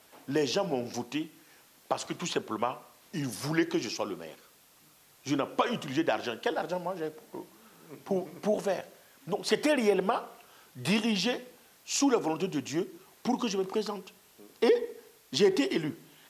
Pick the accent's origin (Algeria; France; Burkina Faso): Burkina Faso; French is a second language; J'ai dit, je venais de Burkina Faso.